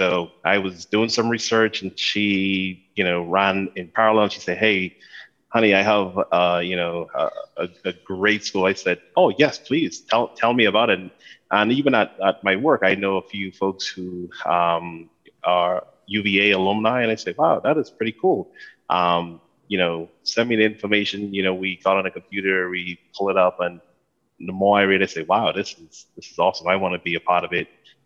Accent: Nassau, New Providence, Bahamas; Originally born and raised in beautiful Nassau, Bahamas.

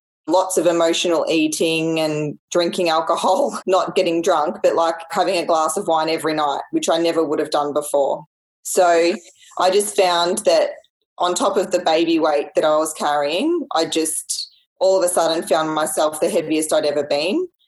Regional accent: Melbourne, Victoria, Australia; So I'm from Melbourne. So I'm in the unlucky state at the moment.

